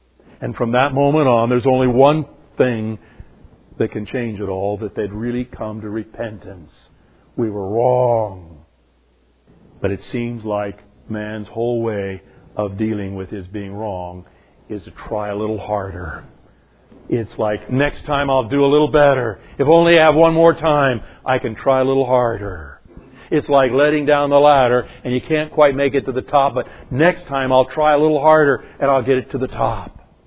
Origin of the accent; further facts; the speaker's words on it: Arizona, United States; Now, I grew up here in Arizona.